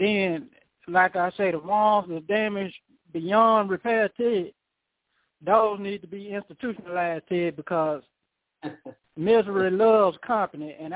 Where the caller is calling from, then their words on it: Arkansas, United States; Good evening, kid. … all the way from Arkansas.